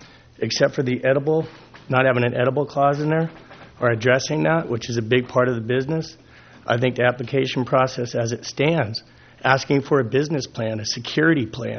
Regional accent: Morro Bay, California, United States; I currently live in San Clemente, California. I grew up here in Morro Bay. I'm 48 years old.

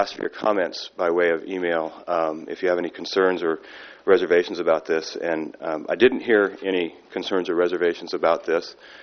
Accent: Atascadero, California, United States; I'm from Atascadero

